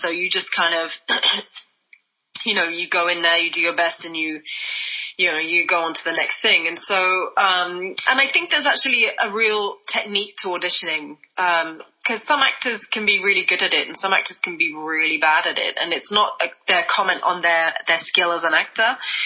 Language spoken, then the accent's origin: English; United Kingdom; accent: British; The Watch Yourself obviously is more my native accent.